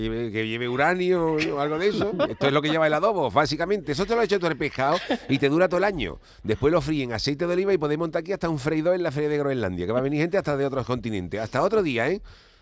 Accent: Cádiz, Andalusia, Spain; Ah, vivir, yo soy también de una ciudad marinera, no con tanto frío. Yo vengo de Cádiz.

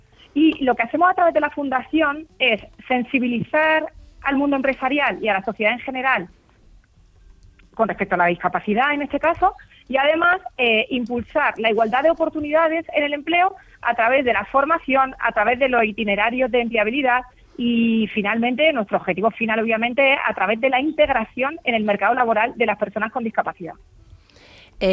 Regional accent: Almería, Andalusia, Spain; moved away; yo vengo de Almería, hace muchos años que salí de allí, aunque siempre vuelvo cada año en las fechas señaladas, ya sabéis, Navidad, Semana Santa, etcétera, ¿no? Y llevo Almería en mi corazón y por ende Andalucía entera.

